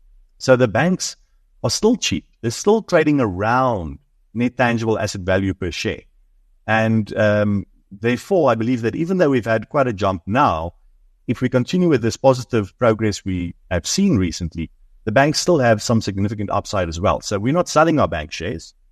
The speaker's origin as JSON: {"language": "English", "country": "South Africa", "said": "I think as South African investors, again, it makes sense to take some money offshore"}